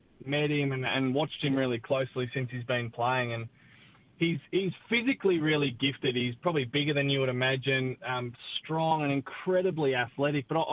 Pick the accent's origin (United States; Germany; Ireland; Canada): Ireland; I'm Irish